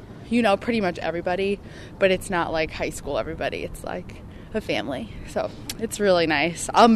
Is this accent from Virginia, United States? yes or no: yes; Leesburg, Virginia, United States; I'm from Leesburg, Virginia, and I studied economics here at Roger Williams University.